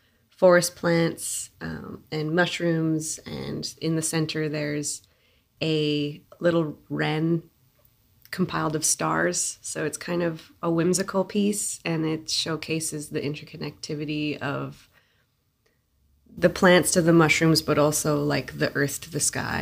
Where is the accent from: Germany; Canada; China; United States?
Canada; British Columbia; I'm from Husanich, from the Sycam village.